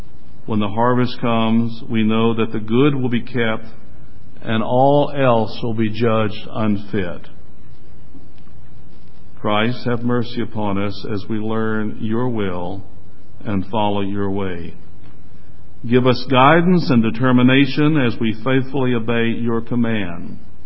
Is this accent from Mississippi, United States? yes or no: no; Washington, District of Columbia, United States; Now, being a child in the city, since I was raised in Washington, D.C., a place for a garden was not readily available.